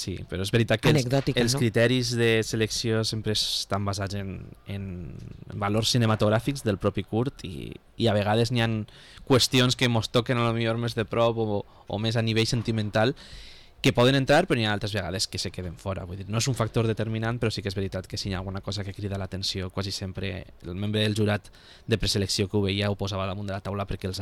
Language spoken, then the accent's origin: Catalan; Valencian Community, Spain; perquè al final som la província de Castelló, som poquets